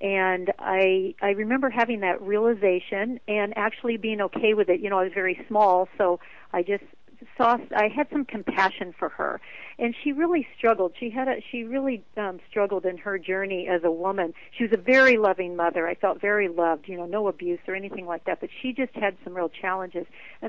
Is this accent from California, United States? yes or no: no; Ashland, Oregon, United States; I built a large day spa, the first day spa here in Ashland, Oregon, in my hometown.